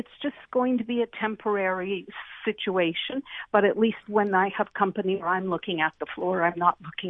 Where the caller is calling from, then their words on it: Vankleek Hill, Ontario, Canada; I'm calling from beautiful Van Cleek Hill, Ontario.